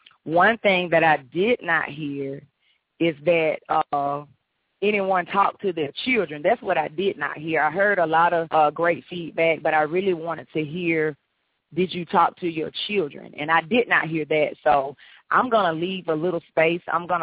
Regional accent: Alabama, United States; I'm from Alabama

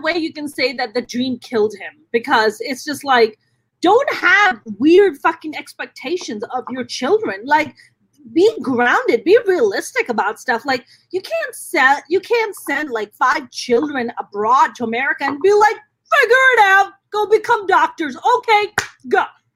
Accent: New York City, New York, United States; cause I grew up in New York City and I used to live in Midtown West and then moved out to Brooklyn and stuff and grew up in New York.

